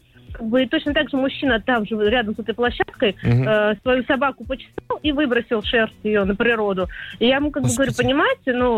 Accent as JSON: {"language": "Russian", "region": "Moscow", "country": "Russia", "said": "я из Москвы."}